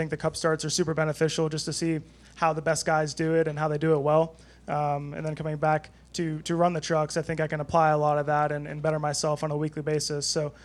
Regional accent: Marietta, Georgia, United States; I grew up in Marietta, Georgia, so not too far from here. And, you know, I grew up racing on this quarter mile right outside of this media center.

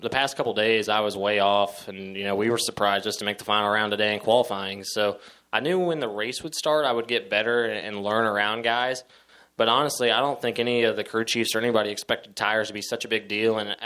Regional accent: Indiana, United States; my hero, Tony Stewart, growing up in Indiana, being a sprint car guy

